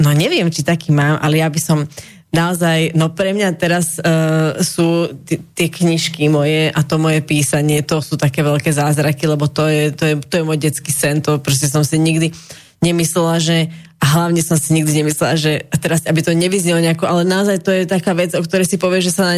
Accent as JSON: {"language": "Slovak", "town": "Šaľa", "region": "Nitra Region", "country": "Slovakia", "said": "Narodila som sa v Šali, Takže ja som šalianka, šalená."}